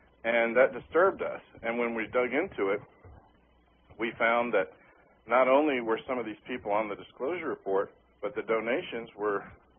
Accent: Atlanta, Georgia, United States; Well, I'm a Georgia native. I was born and raised in Atlanta.

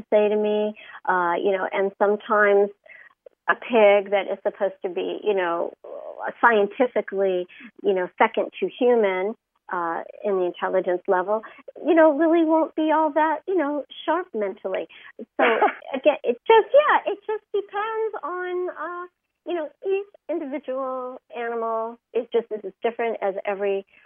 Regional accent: Hollywood, California, United States; growing up in Hollywood, there really isn't that many areas to collect

